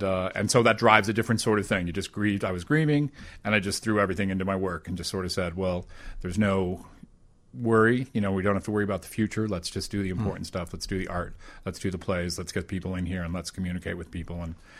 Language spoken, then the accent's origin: English; Lisle, Illinois, United States; Yeah, I grew up in Lisle, so my family's roots are here